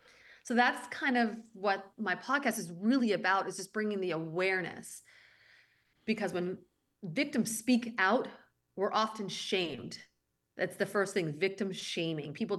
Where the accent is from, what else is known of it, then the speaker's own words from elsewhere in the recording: Belgium; I grew up in Belgium. Well, my high school years were in Belgium.